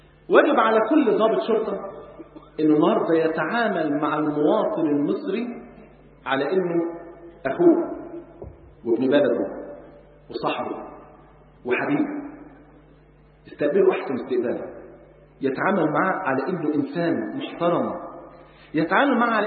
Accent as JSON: {"language": "Arabic", "country": "Egypt", "said": "واحنا ولاد مصر، وكلنا بالبلد كده ركاب سفينه واحده"}